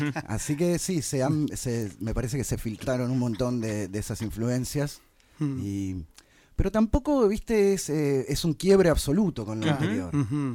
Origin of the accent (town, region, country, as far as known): Argentina